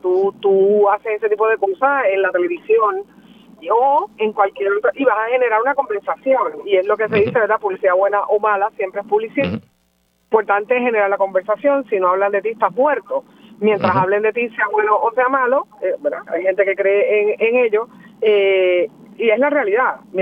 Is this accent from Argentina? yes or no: no; Bayamón, Puerto Rico; Yo me crié mucho tiempo en Bayamón